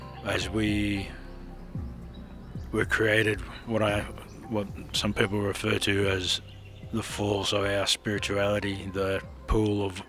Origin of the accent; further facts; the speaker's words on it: New South Wales, Australia; I'm from the Gitabal and Ngarrukul people of the Northern Rivers. So it's around Mount Lindsay and Mount Warning, Mulumbini, Momoli and Jargonbunj.